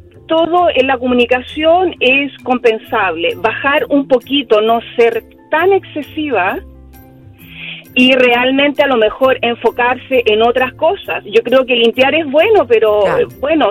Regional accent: Chile; Soy chilena

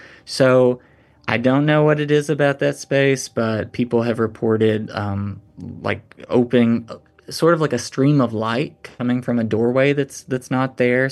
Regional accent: Tennessee, United States; We grew up in Tennessee, so it was lots of days of collecting rocks in the creek.

